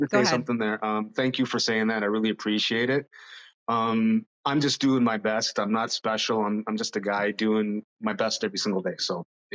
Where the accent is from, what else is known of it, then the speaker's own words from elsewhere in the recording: Toronto, Ontario, Canada; also born or lived in Dallas, United States; I grew up in the Toronto area. My dad was an engineer. He eventually got transferred to a company in the States. So I went to Dallas and I went to high school in Dallas, Texas.